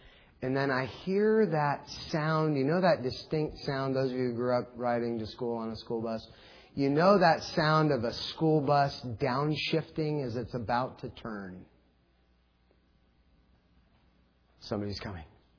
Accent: Dunkirk, Ohio, United States; I grew up on Cherry Street in Dunkirk, Ohio, and one of the features of Cherry Street was the school's bus garage.

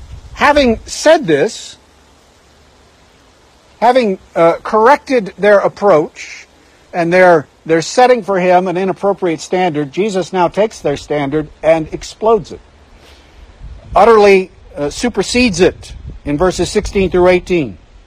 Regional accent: Idaho, United States; born there; the fact is I was born in Idaho. That's a true statement.

